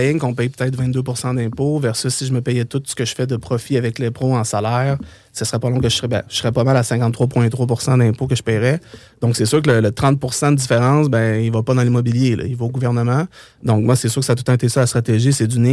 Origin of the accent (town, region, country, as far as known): Saint-Henri, Quebec, Canada; born or raised there